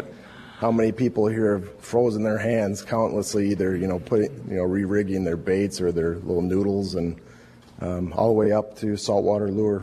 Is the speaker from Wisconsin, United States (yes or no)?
yes; Madison, Wisconsin, United States; And I understand you're down in the Madison area, so I'm from Madison originally.